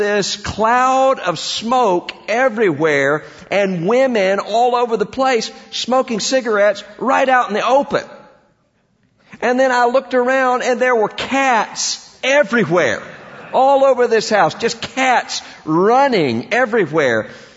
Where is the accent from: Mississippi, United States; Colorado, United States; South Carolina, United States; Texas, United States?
Mississippi, United States; You know, in my family, growing up in South Mississippi, we had all kinds of people in the family.